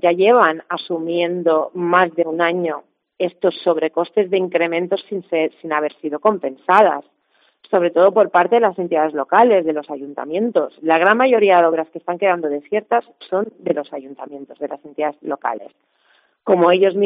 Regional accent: Balearic Islands, Spain; Todos los que somos de las Islas Baleares queremos nuestro territorio, ¿no?

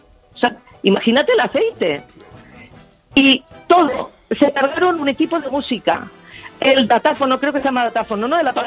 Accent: Monóvar, Valencian Community, Spain; also born or lived in Elche; somos de Elche, soy de Monóvar, pero vivíamos en Elche.

